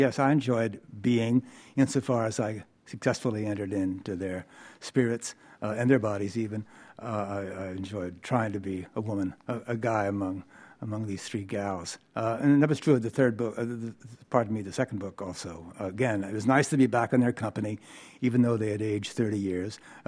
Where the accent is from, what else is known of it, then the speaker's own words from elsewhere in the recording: Pennsylvania, United States; born there; also born or lived in New York City; So living in New England for a Pennsylvania-born boy has always been a slightly strange experience. I moved there to get away from New York City and to find a little space that I could call my own